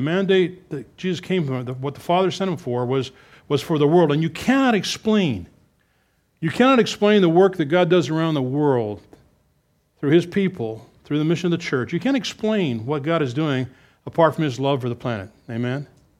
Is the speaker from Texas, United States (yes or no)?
no; Glendale, California, United States; now in Greece; Hovhannes lives in the city I grew up in Glendale, California. Yes, it's true, I'm California.